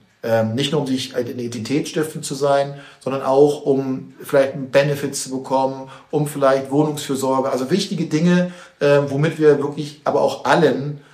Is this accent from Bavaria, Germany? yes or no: no; Cologne, North Rhine-Westphalia, Germany; ich komme aus Köln